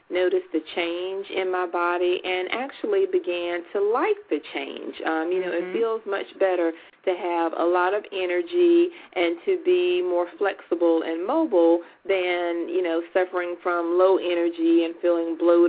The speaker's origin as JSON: {"language": "English", "region": "the South", "country": "United States", "tie": "born or raised there", "lives_now": "North Carolina, United States", "said": "I grew up in the South and still live in the South. I live in North Carolina, so, you know, we eat very well down here."}